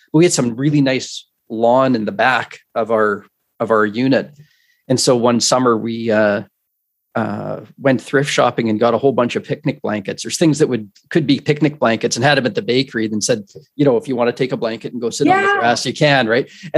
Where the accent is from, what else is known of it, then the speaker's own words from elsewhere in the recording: Canada; Being Canadian, I missed the details there.